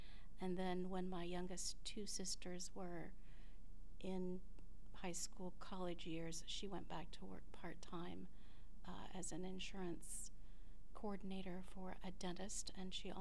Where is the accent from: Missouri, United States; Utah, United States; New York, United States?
New York, United States; Suffern; born there; I was born in 1957 in January in Suffern, New York, which is a small town outside of New York City.